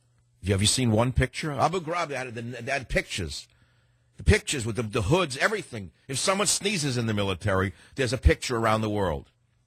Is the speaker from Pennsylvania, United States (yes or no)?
no; New York City, New York, United States; thank you for calling from the great city of New York City, my hometown, my original hometown.